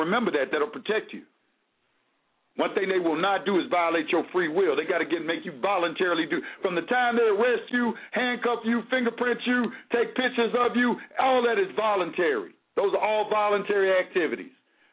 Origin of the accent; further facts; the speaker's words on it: Georgia, United States; I'm from Georgia. I know the Georgia statute codes and regulations pretty thoroughly.